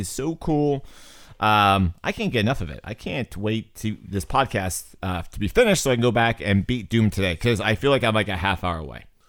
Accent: United States; Because I'm American and I love freedom.

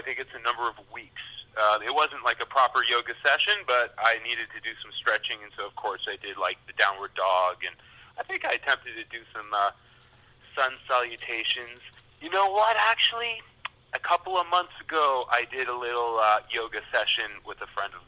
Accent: San Francisco, California, United States; born there; I was born in San Francisco.

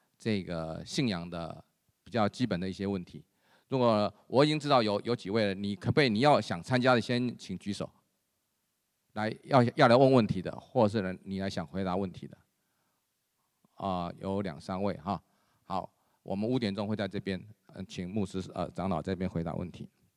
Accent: Guangdong, China; 你的普通话比我的广东话好太多了，虽然我是广东人。

